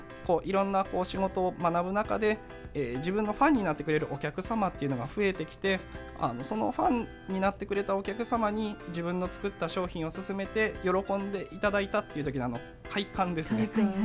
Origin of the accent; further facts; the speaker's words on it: Fukui, Japan; now in Kyoto, Japan; どうしても地元の福井から出てみたいっていう好奇心から京都へ出てきたんですけれども、